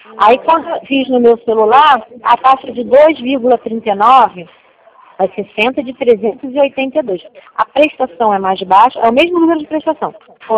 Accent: Araruama, Rio de Janeiro, Brazil; que eu também sou de Araruama

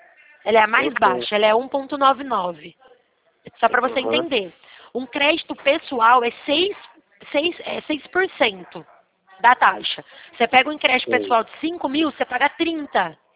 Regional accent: Leme, São Paulo, Brazil; Eu sou de Leme, São Paulo.

